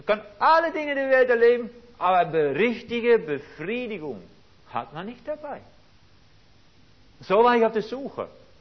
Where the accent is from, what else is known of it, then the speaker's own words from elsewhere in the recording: Netherlands; Also, ich bin Holländer und ich habe zu Hause auch mal ein bisschen was Drogen genommen.